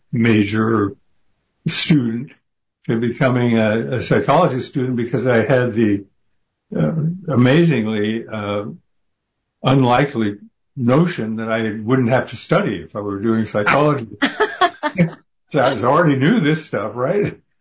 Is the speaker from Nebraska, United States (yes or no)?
yes; Nebraska, United States; Well, I grew up in Nebraska.